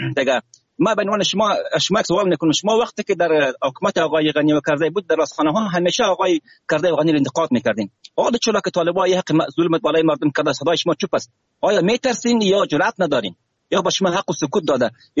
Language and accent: Persian; Afghanistan; به عنوان یک افغان طبیعی کشور